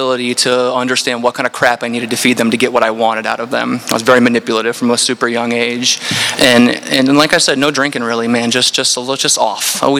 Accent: Largo, United States; Growing up, I grew up in Largo, and I can remember like kids my age calling it like Larghetto.

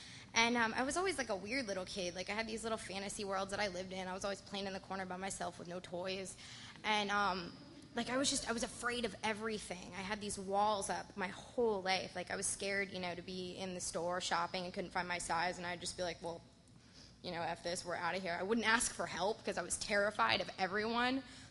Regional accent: Florida, United States; also born or lived in Albuquerque; I was born in Albuquerque, New Mexico. That's not special. I just like the fact that I wasn't born in Florida. I've lived in Florida pretty much all my life.

